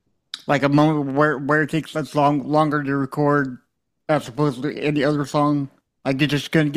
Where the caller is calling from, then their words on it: Lexington, South Carolina, United States; I am in Lexington, South Carolina. Probably like 6-7 hours away from you because you're in Nashville right now, correct?